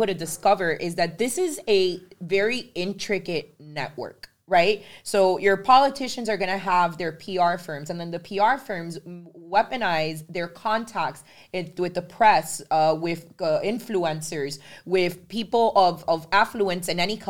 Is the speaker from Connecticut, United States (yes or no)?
no; Miami, Florida, United States; Like, I'm from Little Havana.